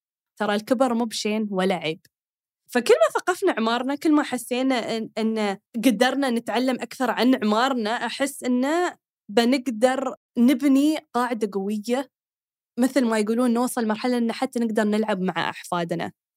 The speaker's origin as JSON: {"language": "Arabic", "country": "United Arab Emirates", "said": "من الإمارات، أنا مواطنة من دولة خليجية"}